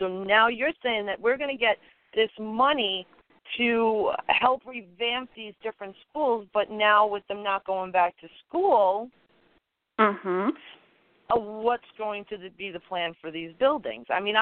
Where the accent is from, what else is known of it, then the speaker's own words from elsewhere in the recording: Long Island, New York, United States; now in Central New York, United States; I'm from Long Island, and then I moved to Central New York, where it's much smaller.